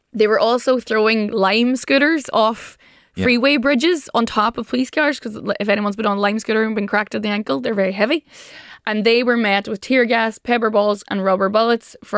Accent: Ireland; We are not better because we're Irish. We're better crack, but that's it.

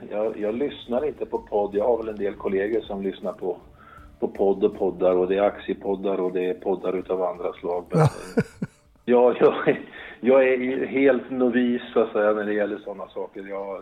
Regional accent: Sundsvall, Västernorrland County, Sweden; Jag är visserligen uppvuxen utanför Sundsvall

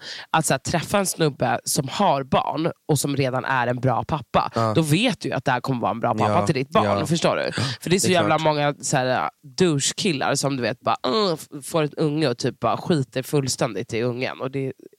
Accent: Stockholm, Stockholm County, Sweden; Alltså jag är så söder som man kan bli. Jag har bott i innerstan hela mitt liv liksom.

